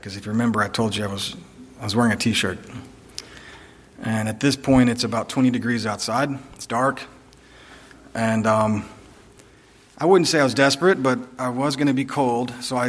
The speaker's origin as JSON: {"language": "English", "region": "Texas", "country": "United States", "tie": "born or raised there", "said": "I grew up in Texas watching my dad shovel snow in a t-shirt"}